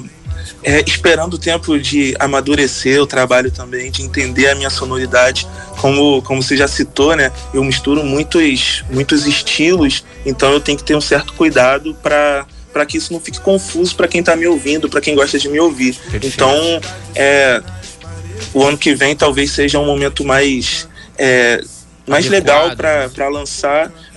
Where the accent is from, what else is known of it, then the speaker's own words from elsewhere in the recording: Rio de Janeiro, Brazil; Eu sou da Baixada Fluminense